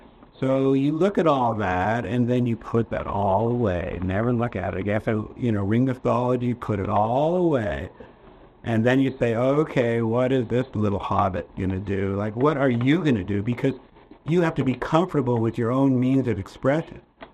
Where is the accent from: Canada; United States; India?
Canada; Toronto, Ontario; And I grew up in Canada, in Toronto, and I had toured a lot through Canada.